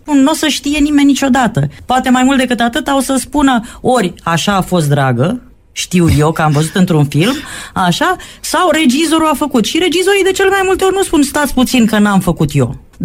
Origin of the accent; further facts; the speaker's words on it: Romania; noi ca români am zis, domne, dar nu ne place cum ne-au așezat ăștia